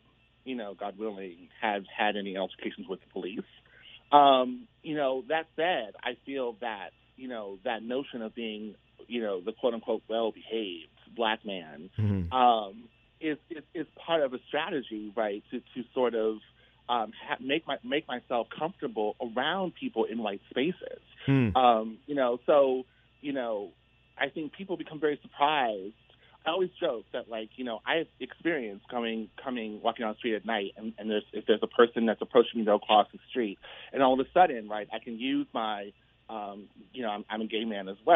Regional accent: Los Angeles, California, United States; I grew up in Los Angeles.

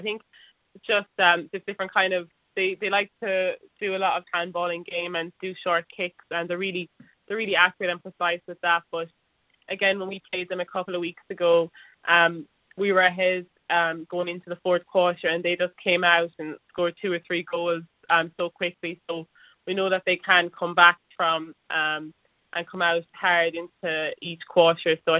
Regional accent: Sydney, New South Wales, Australia; born there; I was born in Sydney.

